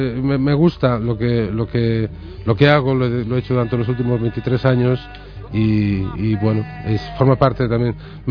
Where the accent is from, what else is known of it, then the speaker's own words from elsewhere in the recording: Dena, Galicia, Spain; Bueno, es un pueblo que se llama Dena, que está en la provincia de Pontevedra, en Galicia, y que ahora pues ha crecido, pero cuando yo era joven o cuando yo era más niño, era un pueblo perdido.